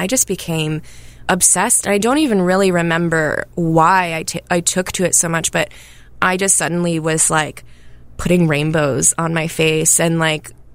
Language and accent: English; Minneapolis, Minnesota, United States; I don't know if it's because I'm from Minneapolis.